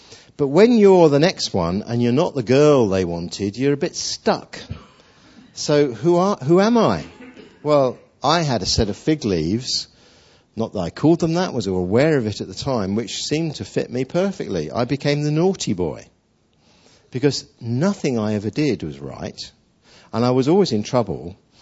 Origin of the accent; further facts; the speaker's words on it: East of England, United Kingdom; You know, I grew up in a family where my family's were Baptists. We grew up in Essex, and in our Baptist church back in the 50s